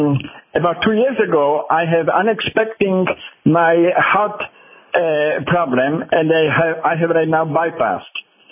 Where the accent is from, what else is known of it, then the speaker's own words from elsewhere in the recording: New Jersey, United States; English is a second language; I am from New Jersey.